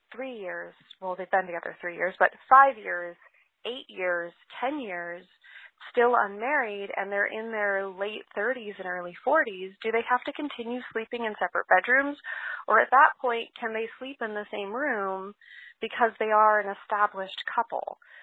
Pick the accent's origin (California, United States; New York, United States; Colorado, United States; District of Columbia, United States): California, United States; I'm from California.